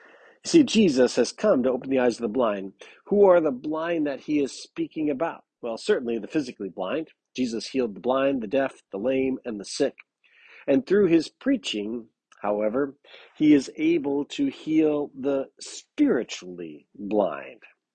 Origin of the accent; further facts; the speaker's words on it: United States; You know, I'm an American. I live in freedom. I live in the most free country on earth.